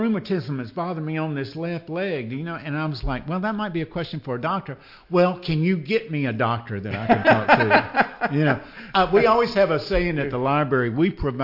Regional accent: Henderson, North Carolina, United States; growing up in Henderson was a mill town, a cotton mill town.

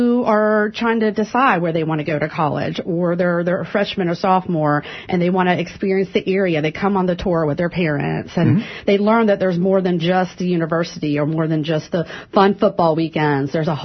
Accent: Fayetteville, North Carolina, United States; I've lived in the Triangle since early 1990s, but I grew up in North Carolina. My father was military, so that's how we came to Fayetteville.

